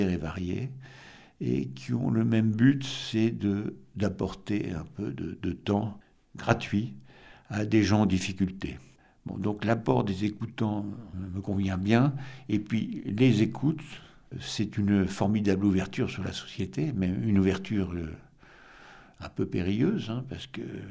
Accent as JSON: {"language": "French", "town": "Armentières", "region": "Hauts-de-France", "country": "France", "said": "Il se fait que je suis d'Armentières d'origine"}